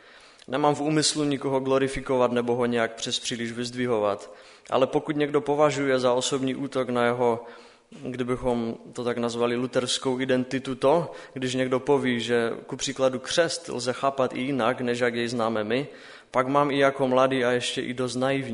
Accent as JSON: {"language": "Czech", "town": "Třanovice", "region": "Moravian-Silesian Region", "country": "Czechia", "said": "Musím zmínit, že jsem nikdy, alespoň od té doby, co chodím na biblické hodiny, neměl dojem, že alespoň u nás v Třanovicích by bylo mladých málo."}